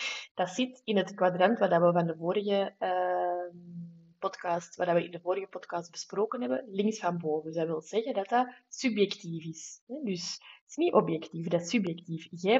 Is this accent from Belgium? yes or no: yes; Flanders, Belgium; Dat wij als Vlamingen nogal heel gemakkelijk zeggen, het regent, regent het niet weer?